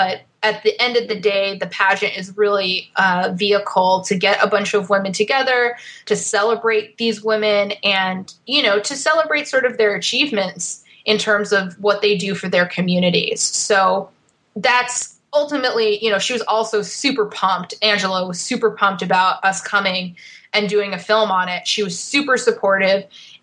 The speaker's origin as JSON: {"language": "English", "region": "New York", "country": "United States", "said": "We're from New York, so we were talking to people in the New York area."}